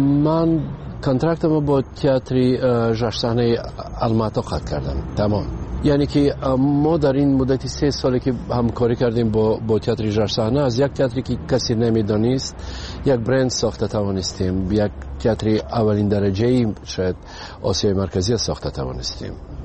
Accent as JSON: {"language": "Persian", "country": "Tajikistan", "said": "پیش از همه تاجیکستان وطن است. برای این خانه ای من است و مادرم اینجاست، فرزندام اینجاست."}